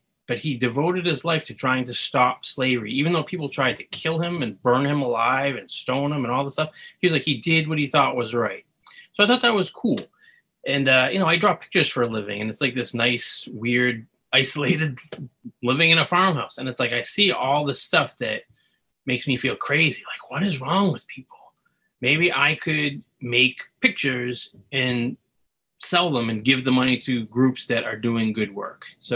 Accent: Haverhill, Massachusetts, United States; But I feel like growing up in Haverhill, I always wanted to go to Boston. And then once I was in Boston, I was like, I kind of want to go to New York.

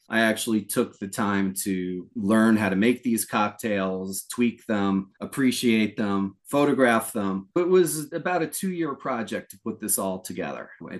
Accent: New Jersey, United States; I grew up in Monmouth County, but that's

